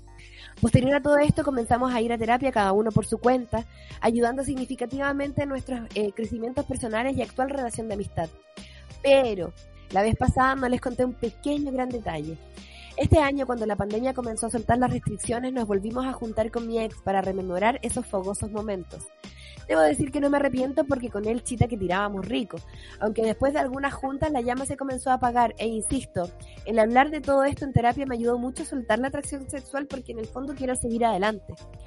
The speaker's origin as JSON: {"language": "Spanish", "town": "Santiago", "region": "Santiago Metropolitan Region", "country": "Chile", "said": "Y una de las cosas que también como santiaguinos nos tenemos que replantear es el ritmo en el que vivimos nuestra vida."}